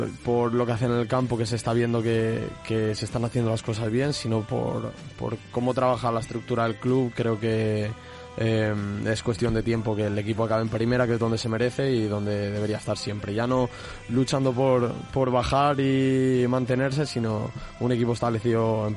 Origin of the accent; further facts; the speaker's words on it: Gijón, Asturias, Spain; also born or lived in Mieres; donde yo no nací, porque nací en Mieres, pero según nací mis padres se mudaron a Gijón, y donde yo me crié toda la vida, viendo al equipo desde pequeño.